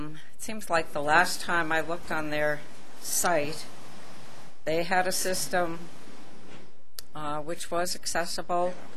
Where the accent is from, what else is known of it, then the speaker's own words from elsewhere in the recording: Boulder, Colorado, United States; And I'm from Boulder.